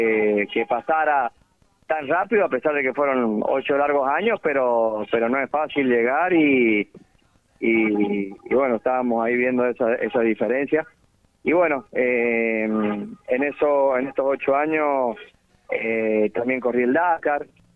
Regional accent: Pocito, San Juan, Argentina; Exactamente, nacido en San Juan, en Pocito, que está a 30 kilómetros.

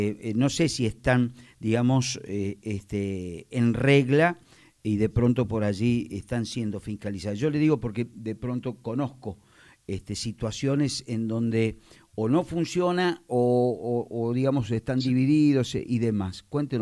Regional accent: San Luis, Argentina; Por ejemplo, la mía, yo soy de San Luis, tiene esa situación.

